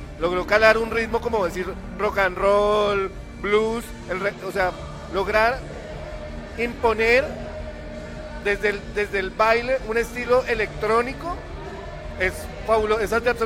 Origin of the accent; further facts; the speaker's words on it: Colombia; Venimos desde Colombia acá a hacer gozar San Luis de Potosí.